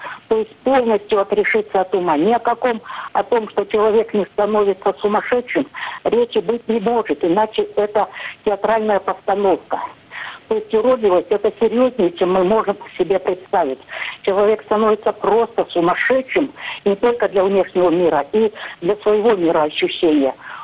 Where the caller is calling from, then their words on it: Kaluga Oblast, Russia; Я звоню из Калужской области.